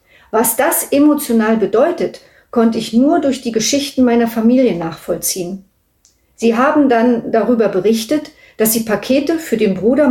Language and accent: German; Berlin, Germany; born there; ich bin in Berlin, in Wedding geboren, wohne auch noch dort. Eigentlich bin ich 5 Monate vor dem Mauerfall geboren.